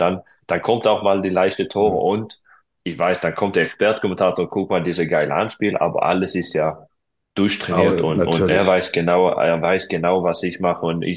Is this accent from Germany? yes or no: no; Sweden; Also ich als Schwede